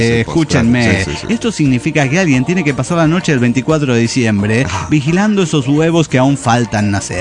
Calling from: Mexico City, Mexico; de Ciudad de México.

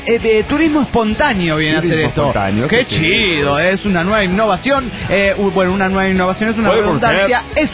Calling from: Delta, Colorado, United States; Hola, soy … de Delta Colorado.

